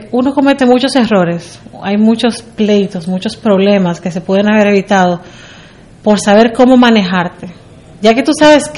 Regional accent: Dominican Republic; tú como dominicana sabes muy bien que en nuestro país no existe nada de salud mental

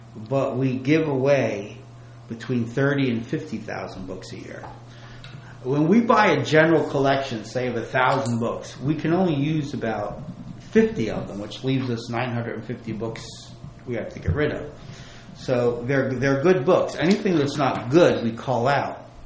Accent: Newark, New Jersey, United States; I guess I grew up in the city. I grew up in Newark. And in Newark, it was very neighborhood-oriented.

